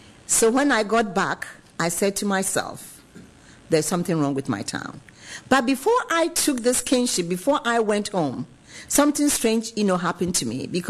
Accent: United States; I said, listen, I'm from the United States. I'm an adult.

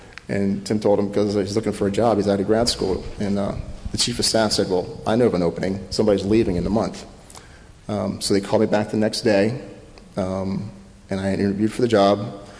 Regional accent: Maryland, United States; I grew up in Maryland. I love the Orioles.

